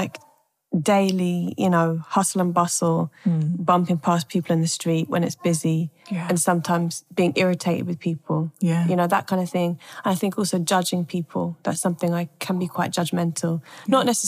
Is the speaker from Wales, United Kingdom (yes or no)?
no; London, United Kingdom; also born or lived in Ethiopia; So I was born here in London. Mm-hmm. I moved to Ethiopia when I was six, stayed there for about 2 years, came back here.